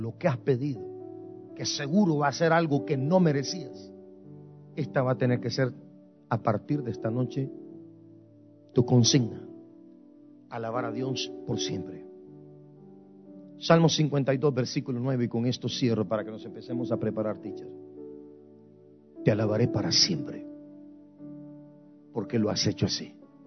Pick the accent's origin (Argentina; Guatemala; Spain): Guatemala; moved away as an adult; now in United States; yo soy guatemalteco, yo vine a este país cuando tenía 18 años, vine a cumplir 19 años acá